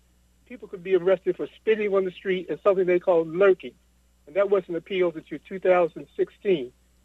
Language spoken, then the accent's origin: English; Baltimore, Maryland, United States; I'm from Baltimore. I grew up where right near Freddie Gray's murder site, Gilmore Projects.